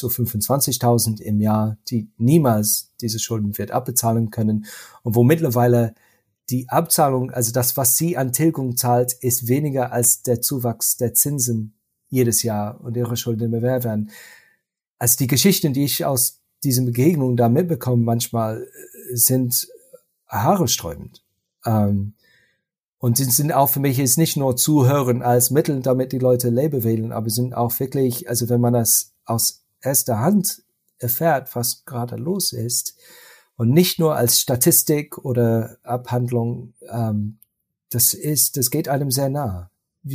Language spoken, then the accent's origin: German; Germany; Nicht wie bei uns in Deutschland oder in Österreich, nehme ich an auch.